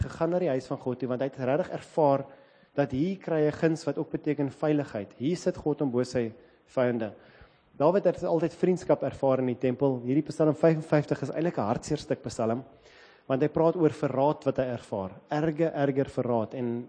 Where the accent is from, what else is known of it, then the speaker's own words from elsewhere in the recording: Kenya; ek kom uit Kenia uit